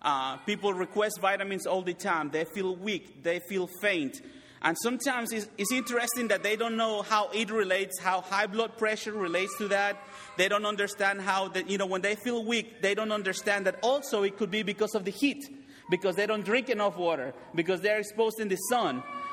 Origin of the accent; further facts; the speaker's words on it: Mérida, Yucatán, Mexico; It's almost halfway between Merida, where my hometown is, and on the other side is Cancun.